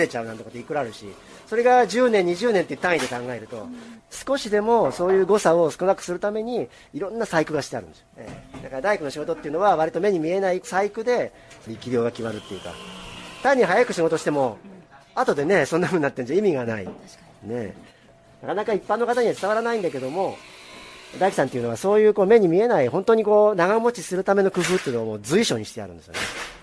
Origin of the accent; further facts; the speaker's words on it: Shizuoka, Japan; 国産だし、しかも僕たちの地元の静岡県の木だし